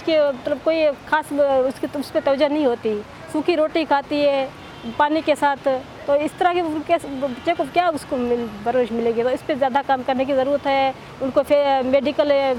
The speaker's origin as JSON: {"language": "Urdu", "town": "Tharparkar", "region": "Sindh", "country": "Pakistan", "said": "میرا تعلق تھرپارکر سے ہے، وہ بالکل ایک بیکورڈ ایریا ہے،"}